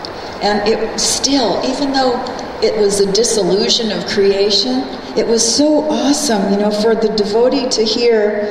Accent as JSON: {"language": "English", "region": "Hawaii", "country": "United States", "tie": "born or raised there", "also_born_or_lived": "New York / Los Angeles", "said": "I lived in New York at the time, which was something because I was born and raised in Hawaii, so I never thought I would ever move to Los Angeles"}